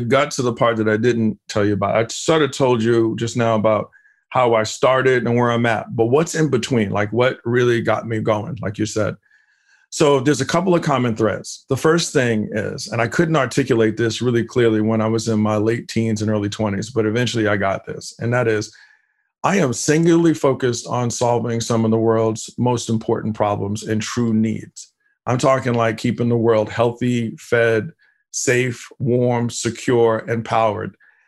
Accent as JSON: {"language": "English", "town": "Brooklyn", "region": "New York", "country": "United States", "tie": "born or raised there", "also_born_or_lived": "Queens", "said": "So I was born in Queens, but I lived in parts of Brooklyn. In fact, a part of Brooklyn called East New York. And I lived in the projects."}